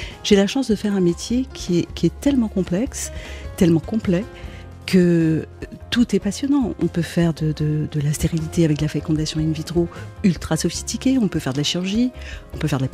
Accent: Lebanon; Vous savez que je viens du Liban, c'est un pays où l'avortement reste interdit

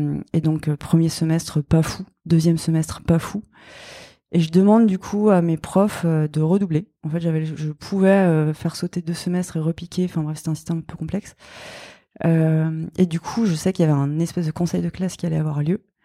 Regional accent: Grand Est, France; Et ça m'a permis de faire un stage multimédia dans une petite agence à Strasbourg, parce que je suis originaire d'Alsace.

